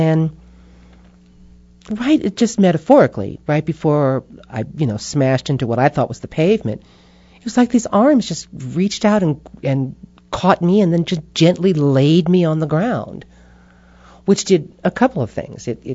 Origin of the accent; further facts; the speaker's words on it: New York, United States; come on, I'm from New York, okay?